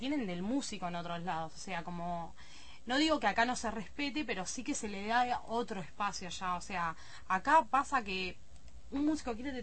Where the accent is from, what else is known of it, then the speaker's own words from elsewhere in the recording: La Plata, Buenos Aires Province, Argentina; Si somos platenses